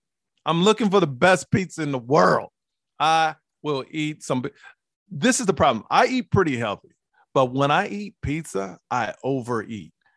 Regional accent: Houston, Texas, United States; About myself, born and raised in Houston, Texas, father's Black, mom's Asian.

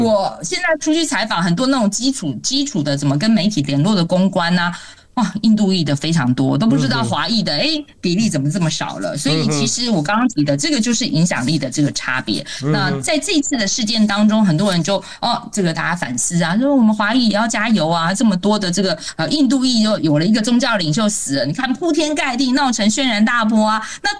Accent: Taiwan; now in Canada; 加拿大人恐怕普遍来说没有像我们台湾人民这么样就热衷于这个国政治这一块

